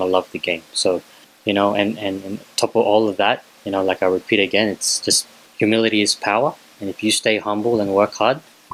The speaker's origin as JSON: {"language": "English", "town": "San Simon", "region": "Central Luzon", "country": "Philippines", "said": "Both my parents are Filipino and we're from Pampanga. San Simon Pampanga."}